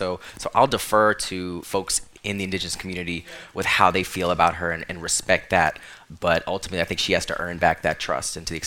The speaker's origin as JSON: {"language": "English", "town": "Orlando", "region": "Florida", "country": "United States", "tie": "born or raised there", "lives_now": "New York, United States", "said": "I grew up in Orlando, Florida, and now I live in New York"}